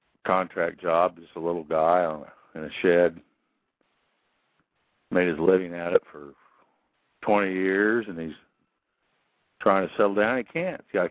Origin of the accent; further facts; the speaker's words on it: Leroy, Kansas, United States; I won't say the county, but it's down near my hometown, Leroy, Kansas